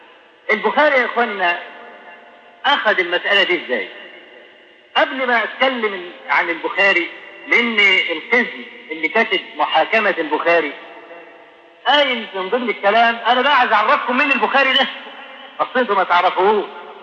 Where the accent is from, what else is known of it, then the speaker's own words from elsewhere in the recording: Egypt; ودرج عندنا في مصر هنا